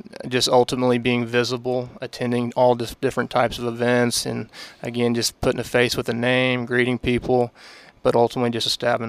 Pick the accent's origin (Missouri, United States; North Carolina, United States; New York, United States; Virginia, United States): Missouri, United States; Yeah, so I'm originally from Missouri.